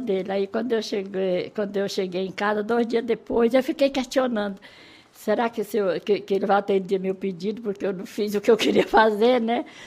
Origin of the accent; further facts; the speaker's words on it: Piauí, Brazil; Aí viajei imediatamente para o estado do Piauí, que é de onde eu sou, né?